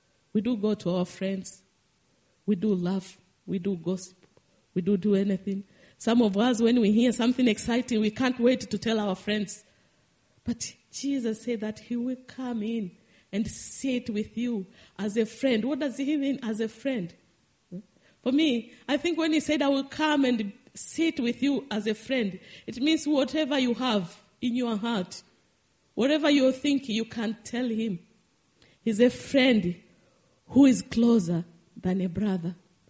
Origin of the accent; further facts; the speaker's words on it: Tanzania; as I said, I came from Tanzania, where the shepherds, I know the Maasai people, how the kind of life they live.